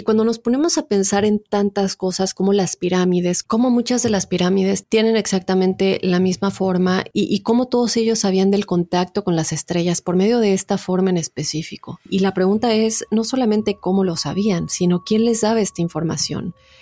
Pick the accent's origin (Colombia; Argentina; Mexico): Colombia; me han contado muchas historias sobre un pueblo en mi país, Colombia